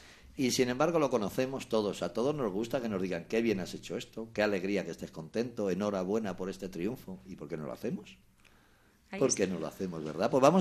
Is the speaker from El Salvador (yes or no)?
no; Spain; ¿Tendrá algo que ver con que somos españoles y tenemos un gran sentido de ridículo?